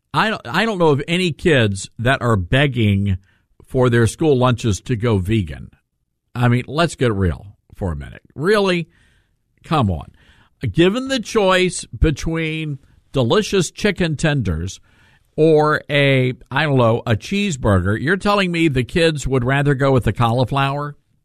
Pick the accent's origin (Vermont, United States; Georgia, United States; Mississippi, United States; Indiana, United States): Mississippi, United States; also born or lived in Louisiana; no offense to growing up in North Mississippi grade school, but the food sucked. But when we moved to Louisiana, they were serving stuff like jambalaya, homemade biscuits.